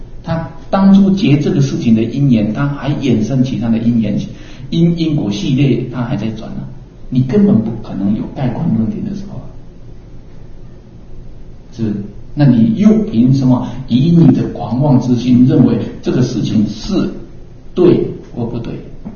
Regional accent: Taiwan; 以我们台湾人这种这吸引那里

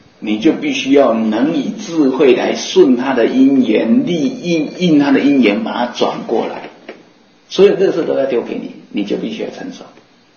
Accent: Taiwan; 我们台湾话不是有句话啊

